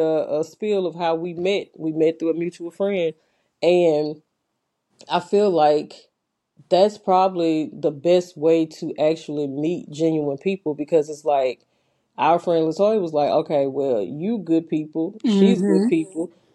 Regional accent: Louisiana, United States; now in Austin, United States; I'm from Louisiana, but we are both in Austin, Texas now.

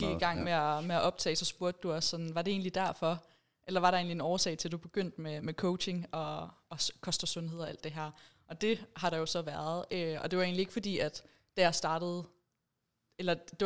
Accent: Viborg, Central Denmark Region, Denmark; jeg er jo fra Viborg, jeg er jo jyde. Det kan man måske også høre

